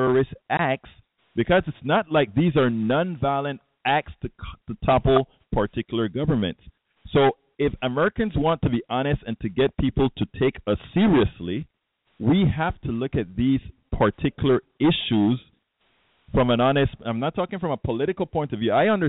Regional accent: Panama; I just want to remember, I'm originally from Panama

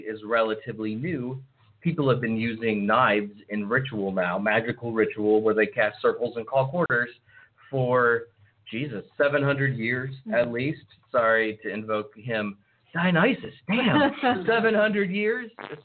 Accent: Midwest, United States; I'm from the Midwest is where I learned to say the word

